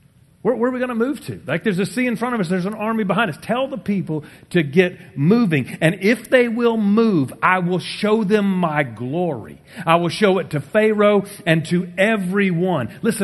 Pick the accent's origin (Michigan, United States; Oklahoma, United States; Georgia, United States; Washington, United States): Oklahoma, United States; See, I'm from Oklahoma. I know clouds.